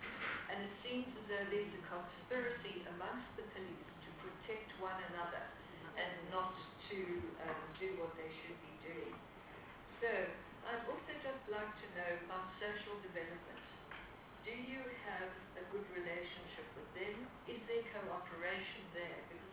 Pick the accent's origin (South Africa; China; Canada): South Africa; Eastern Cape; I grew up in the Transkei when I was a child, and it was a fertile area.